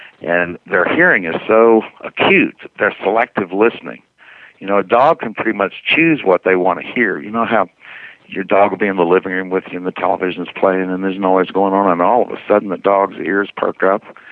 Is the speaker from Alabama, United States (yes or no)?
yes; Muscle Shoals, Alabama, United States; I went back to my hometown in Muscle Shoals, Alabama, and got in the music business